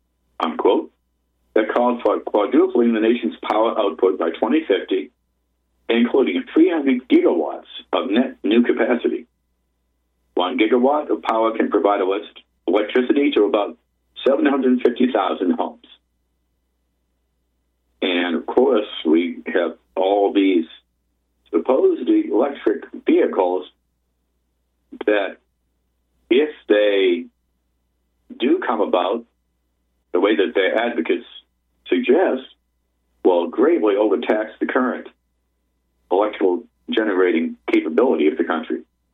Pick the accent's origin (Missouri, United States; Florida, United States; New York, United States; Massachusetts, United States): Massachusetts, United States; I often speak of folks in Massachusetts, my home state.